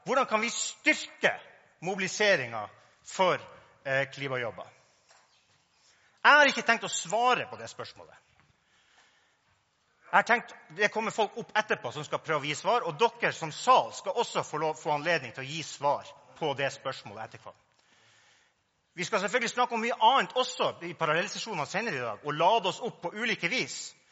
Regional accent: Harstad, Troms, Norway; Jeg vokste opp I Harstad, oljebyen I nord.

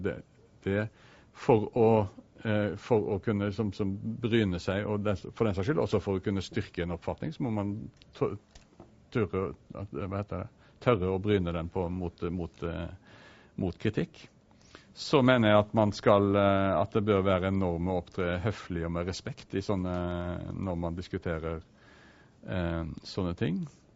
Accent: Southwestern Norway, Norway; vokst opp som en veldig sterk kritiker av religion på Sør-Vestlandet der jeg vokste opp

